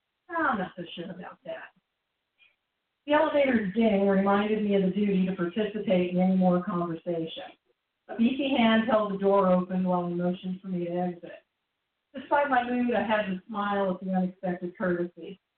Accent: Kansas, United States; But I'm out here from Kansas, and I want to thank everyone

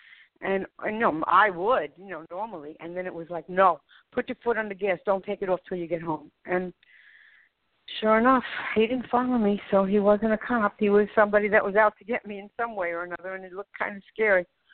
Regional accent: New York City, New York, United States; I grew up in the South Bronx. They did a movie about it called Fort Apache.

